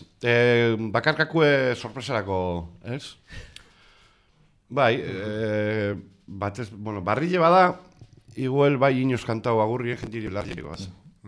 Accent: Basque Country, Spain; accent: Biscayan; neu bizkaieraz egiten dut, leku askotan, baina neure bizkaieran egiten dut

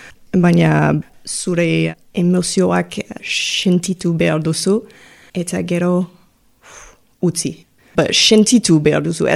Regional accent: Toronto, Ontario, Canada; Basque is a second language; now in Bayonne, France; Kanadakoa naiz. Euskal Herrian bizi naiz bara 8 urte orain, eta euskara ikasten hasi nintzen duela 2 urte, aika gau eskolan, eta … hemen Baionan

